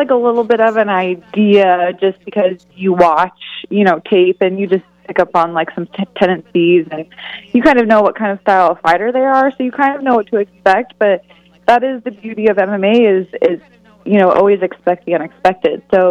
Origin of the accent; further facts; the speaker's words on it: Oregon, United States; Yeah, so I'm actually from Oregon.